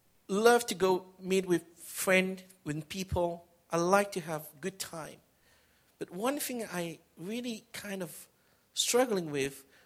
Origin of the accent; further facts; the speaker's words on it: Canada; we as Canadian, we have a lot of trade with the state